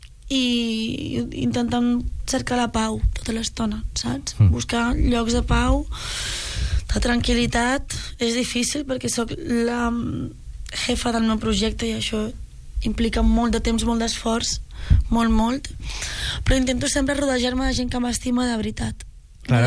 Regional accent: Santa Coloma de Gramenet, Catalonia, Spain; Jo sóc una noia de Barcelona, de l'Extraradi de Barcelona, Santa Coloma de Gramenet, filla de migrants andalusos

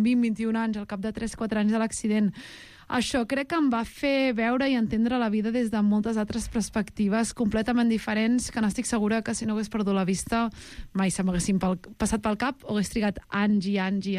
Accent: Vilassar de Mar, Catalonia, Spain; Aquest any em vaig enfadar molt amb les eleccions del meu poble, de Vilassar de Mar

